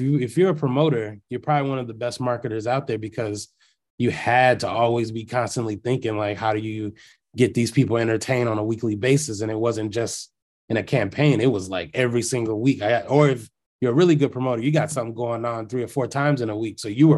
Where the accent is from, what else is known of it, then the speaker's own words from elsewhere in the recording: Freeport, Illinois, United States; I'm not from Chicago. I'm from a small town, 2 hours west in Freeport, Illinois, which is like in the middle of the cornfields.